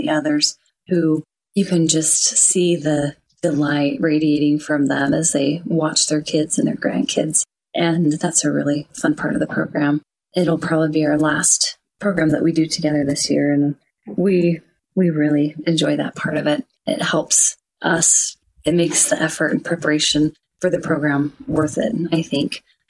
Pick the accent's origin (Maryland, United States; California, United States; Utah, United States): Utah, United States; Syracuse; I'm from Syracuse, Utah.